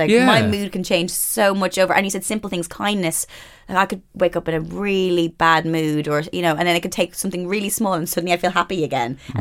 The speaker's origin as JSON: {"language": "English", "country": "Ireland", "tie": "born or raised there", "said": "I grew up in Catholic Ireland."}